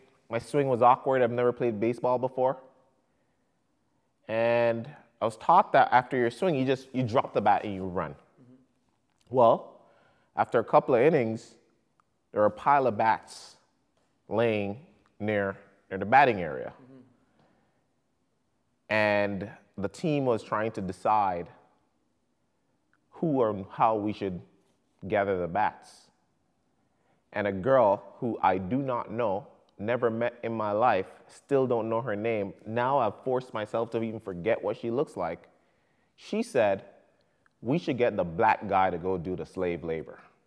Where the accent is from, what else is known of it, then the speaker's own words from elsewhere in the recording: Jamaica; also born or lived in United States; now in Canada; I was born and raised in Jamaica. I live currently in Canada, having lived 4 years in the United States.